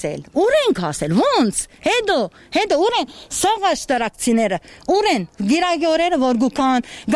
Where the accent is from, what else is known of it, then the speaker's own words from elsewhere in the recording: Ashtarak, Aragatsotn, Armenia; Եվ կսպասեմ սա աշտարակի ժողովուրդը, ես աշտարակցի եմ։